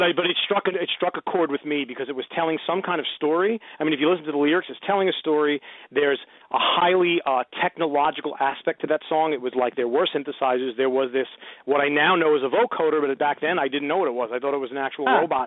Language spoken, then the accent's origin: English; New York City, New York, United States; and I'm a New Yorker, dyed-in-the-wool New Yorker, and it's always been in my character